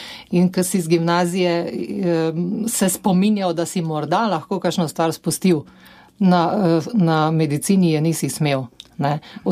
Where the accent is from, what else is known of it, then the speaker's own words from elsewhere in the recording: Vojnik, Savinja, Slovenia; Živela sem na deželi, izhajam iz Vojnika pri Celju.